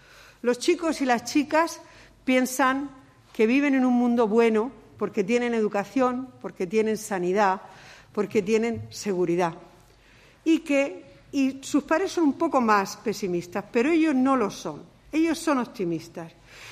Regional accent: Cartagena, Region of Murcia, Spain; now in Murcia, Spain; soy la presidenta de UNICEF, Comité Autonómico de Murcia, y soy de Cartagena, vivo en Murcia, pero soy de Cartagena

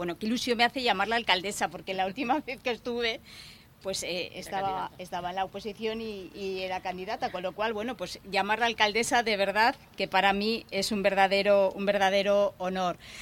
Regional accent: Ermua, Basque Country, Spain; cuando acudía a Ermua en un sentido homenaje que también se hizo allí en mi pueblo

